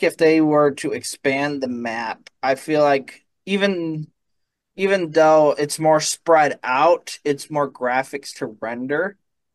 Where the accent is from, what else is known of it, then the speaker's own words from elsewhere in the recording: United States; Apparently, I'm an American that doesn't know his states.